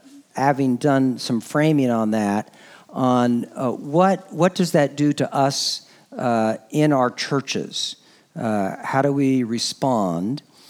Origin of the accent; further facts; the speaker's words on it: California, United States; I grew up in Northern California, and my dad's family was from Gold Beach and Pistol River in Southwest Oregon.